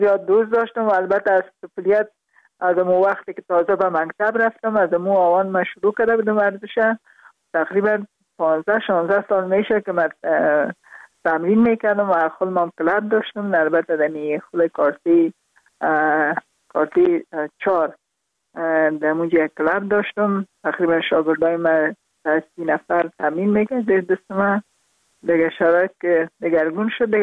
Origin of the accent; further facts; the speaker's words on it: Parwan, Afghanistan; also born or lived in Kabul; در خود شهر کابل به دنیا آمدیم، من از پروان هستم